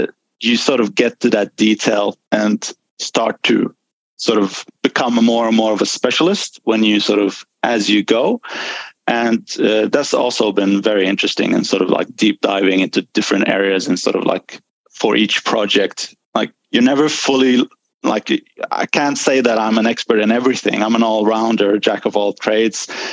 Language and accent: English; Sweden; I'm from Sweden, so this is all in Sweden, north of Sweden in Luleå Technical University, University of Technology.